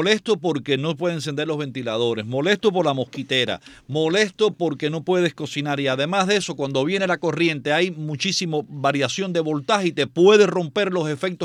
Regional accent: Guanabacoa, Havana, Cuba; moved away; incluido yo, que soy nativo y criado en esa tierra. En Cuba solamente viví en un lugar, en Guanabacoa, y de Guanabacoa salí al exilio.

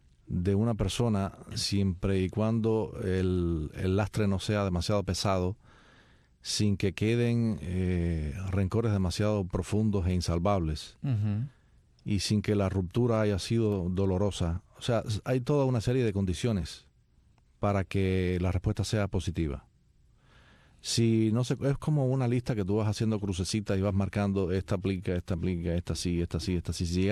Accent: Havana, Cuba; born there; Yo nací en La Habana, pero mi familia es de ahí, y las vacaciones me las pasaba en San Nicolás de Bari

